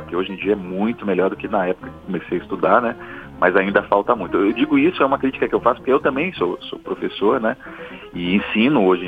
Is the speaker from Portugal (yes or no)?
no; Vitória, Espírito Santo, Brazil; born there; moved away as an adult; Eu nasci em Vitória, Espírito Santo, né, e nessa época, década de 90, não existia o curso superior de música lá.